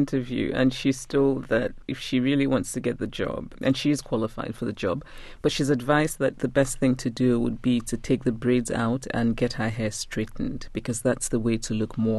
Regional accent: Nigeria; I'm just a Nigerian who's comfortable in other places.

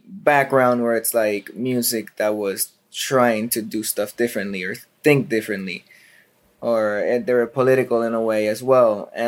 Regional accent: Puerto Rico; I grew up in Puerto Rico, and reggae is a big part of the culture, being from the Caribbean

